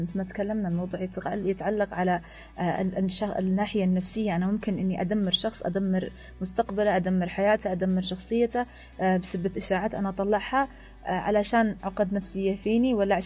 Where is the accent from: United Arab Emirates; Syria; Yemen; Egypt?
Yemen; مثل احنا يعني احنا كبلد الوضع عندنا مش مستقر تماما، فاحنا لازم احنا كشعب يمني